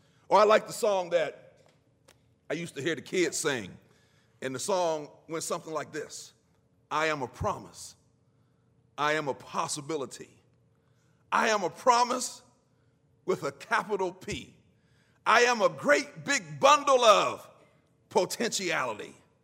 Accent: Braddock, Pennsylvania, United States; God looked at … saw a knucklehead growing up in Braddock, not concerned about the things of God, only concerned about himself.

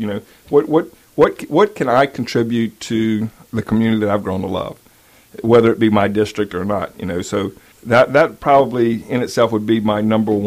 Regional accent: Franklin, Louisiana, United States; Well, I grew up in Franklin, Louisiana. Mom and dad and three brothers.

